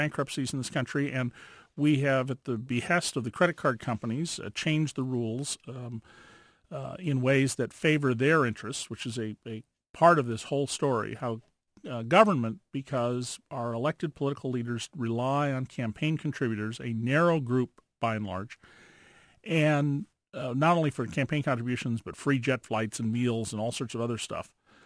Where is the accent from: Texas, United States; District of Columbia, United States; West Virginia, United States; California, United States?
California, United States; Santa Cruz; when I was a boy growing up in Santa Cruz back in the 60s